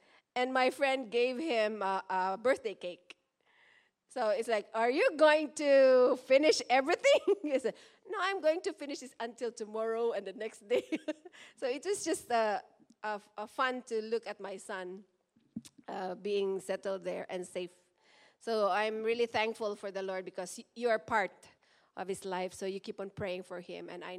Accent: Mindanao, Philippines; So my home country, my hometown is in Mindanao. It's quite far from where my son was.

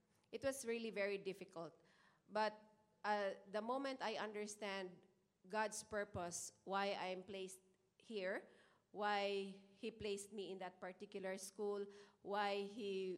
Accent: Philippines; I'm Filipino, so we have different values, we have different beliefs, and also a very different culture.

